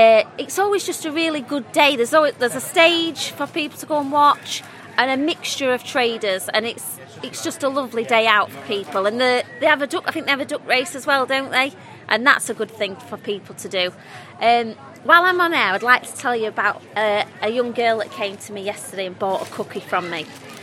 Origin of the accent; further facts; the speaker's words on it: Doncaster, Yorkshire and the Humber, United Kingdom; we are from Doncaster.